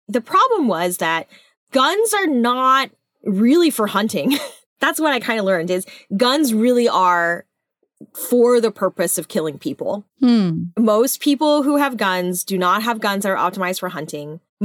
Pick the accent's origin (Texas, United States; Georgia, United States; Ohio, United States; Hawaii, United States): Texas, United States; Like, I'm from Texas. It should not be this hard for me to go hunting.